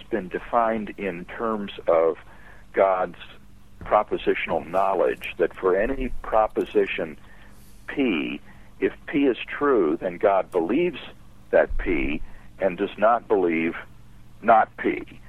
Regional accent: Iowa, United States; also born or lived in Peoria, United States; Well, I'm a Midwesterner from Peoria, Illinois, raised in Iowa, and went to college at Wheaton College in the Chicago area.

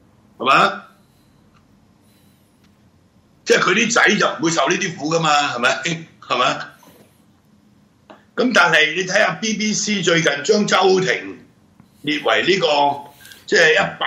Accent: Hong Kong; 所以我們作為即是土生土長的香港人，我們是他們的即是比他們年長那麼多的

